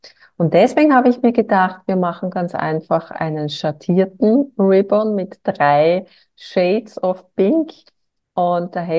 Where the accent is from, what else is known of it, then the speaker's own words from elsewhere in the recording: Wiener Neustadt, Lower Austria, Austria; der längste Name der Welt. Ich komme aus Wiener Neustadt in Österreich.